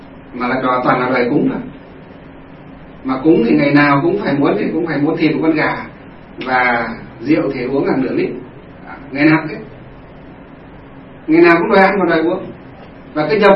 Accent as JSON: {"language": "Vietnamese", "town": "Thanh Luong", "region": "Hòa Bình", "country": "Vietnam", "said": "chúng tôi gặp một cái trường hợp này ở trong quê của chúng tôi, ở trong Thanh Lương, Kim Bôi, Hòa Bình, bây giờ là Thanh Lương, Lương Sơn, Hòa Bình, ngay trong quê chúng tôi"}